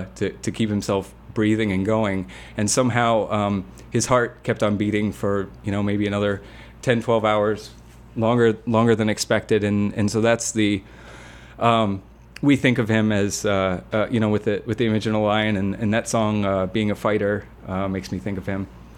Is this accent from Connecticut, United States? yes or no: yes; Connecticut, United States; I grew up in Connecticut, and one of my friends from Connecticut is on the board